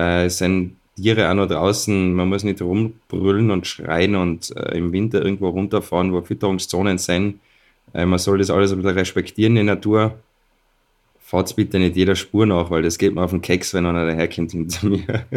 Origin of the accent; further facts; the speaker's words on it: Austria; als Österreicher